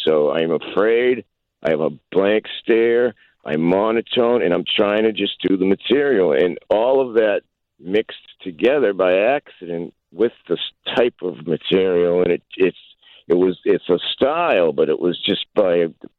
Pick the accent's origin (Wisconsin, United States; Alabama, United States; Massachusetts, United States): Massachusetts, United States; I came from Massachusetts to do the show there.